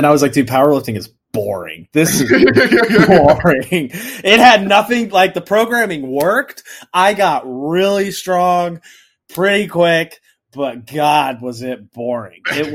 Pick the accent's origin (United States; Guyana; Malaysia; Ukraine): United States; Midwest; I'm from the Midwest, man.